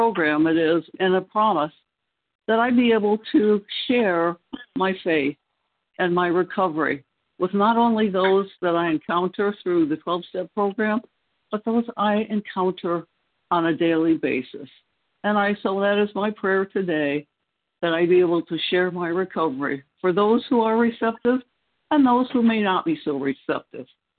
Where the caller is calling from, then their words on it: North Carolina, United States; I'm calling from North Carolina.